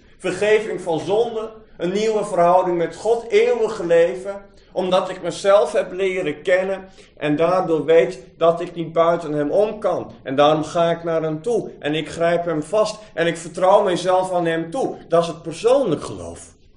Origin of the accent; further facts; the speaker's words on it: Urk, Flevoland, Netherlands; ik kom van Urk. En daar is heel wat afgestreden voor het geloof, hoor.